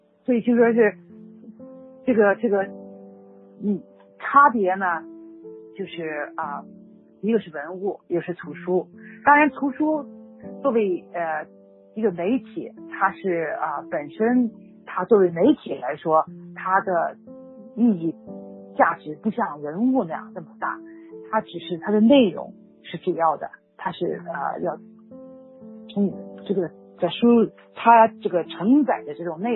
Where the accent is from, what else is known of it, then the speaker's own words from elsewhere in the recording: China; 当时我在中国长大的时候